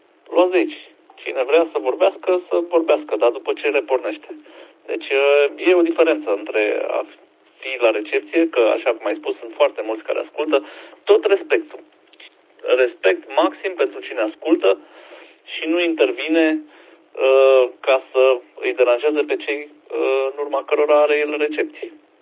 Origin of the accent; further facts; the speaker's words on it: Romania; Noi ca români suntem o nație așa indulgentă, acceptăm, uităm repede